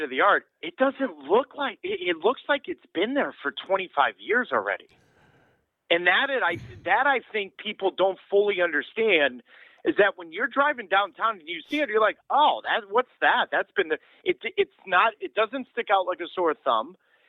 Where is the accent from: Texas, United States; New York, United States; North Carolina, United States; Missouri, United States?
Missouri, United States; St. Louis; I am from St. Louis and I was raised, that city made me who I am.